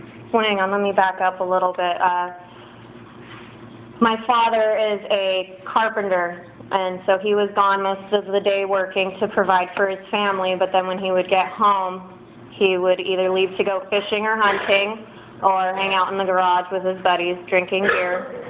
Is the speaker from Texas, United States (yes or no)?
no; Santa Maria, California, United States; born there; I was born here in Santa Maria in 1987. I'm turning 28 this year.